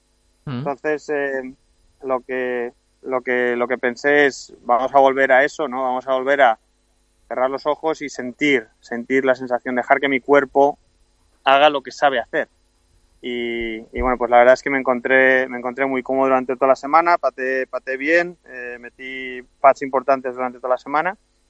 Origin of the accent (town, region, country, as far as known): Spain; now in United States